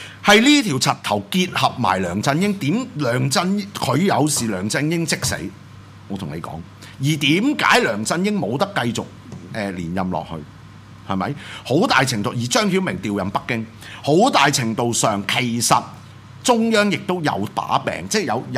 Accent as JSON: {"language": "Cantonese", "country": "Hong Kong", "said": "是不是我們香港人絕對沒辦法"}